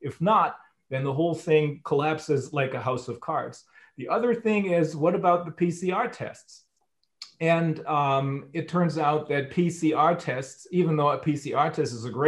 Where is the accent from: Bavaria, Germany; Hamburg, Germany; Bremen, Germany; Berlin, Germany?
Bremen, Germany; My sister is a nurse in one of the major hospitals in my hometown of Bremen.